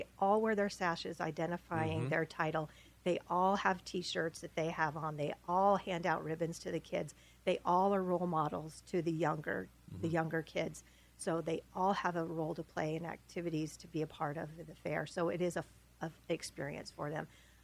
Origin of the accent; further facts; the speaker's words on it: Elliott, United States; I grew up in Elliott, and so I didn't live on the farm, but my grandparents both were on the farm, and so I consider myself a farm girl